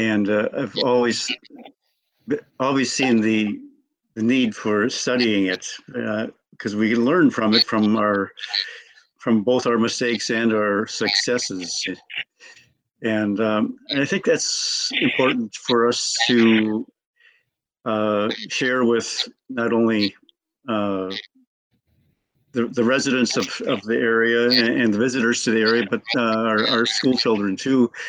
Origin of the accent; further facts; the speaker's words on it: La Crosse, Wisconsin, United States; you're probably going to get a different history than what maybe I learned when I was growing up in La Crosse.